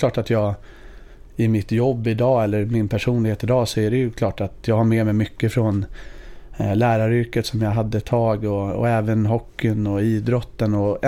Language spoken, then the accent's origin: Swedish; Huddinge, Stockholm County, Sweden; Jag är född uppvuxen i Huddinge. Kommer från en stor familj.